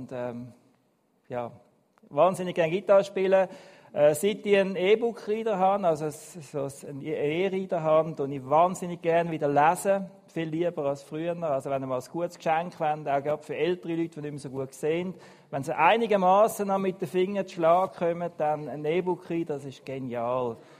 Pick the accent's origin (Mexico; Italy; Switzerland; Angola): Switzerland; Muri, Aargau; Damals in Bainwil am See, oder beziehungsweise in Muri haben wir da gewohnt, im Aargau, ich bin im Aargau aufgewachsen. Ich fühle mich aber seit jeher als Zürcher, weil mein Vater ist ein Stadtzürcher gewesen, und im Aargau bin ich immer der Zürcher gewesen.